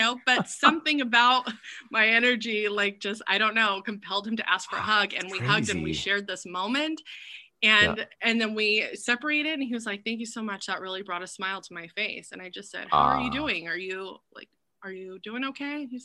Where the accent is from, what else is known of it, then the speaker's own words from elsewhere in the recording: California, United States; I'm from Northern California. So like you know, people are always like, oh, you're from California.